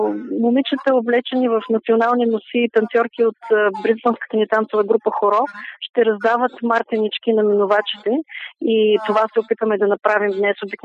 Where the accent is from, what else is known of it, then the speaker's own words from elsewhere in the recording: Varna, Varna Province, Bulgaria; аз съм варненка и новините в този смисъл имат някаква връзка с Варна